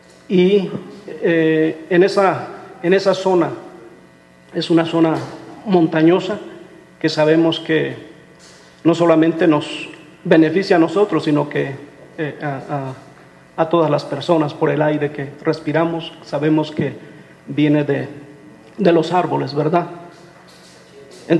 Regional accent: Mexico; nosotros apelamos a las leyes que nos gobiernan como mexicanos

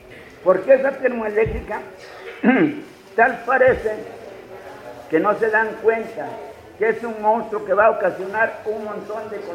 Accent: Moyotepec, Morelos, Mexico; el oficial … Yo soy del municipio de Villa de Ayala. El pueblo se llama Moyotepec, pertenece al municipio de Villa de Ayala.

